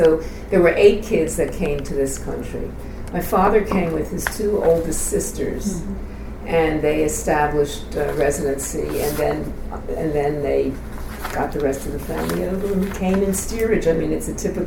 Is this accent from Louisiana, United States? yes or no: no; Philadelphia, Pennsylvania, United States; born there; I was born in Philadelphia in 1935.